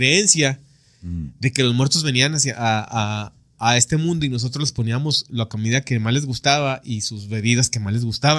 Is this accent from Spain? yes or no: no; Mexico; ¿De qué no nos burlamos los mexicanos?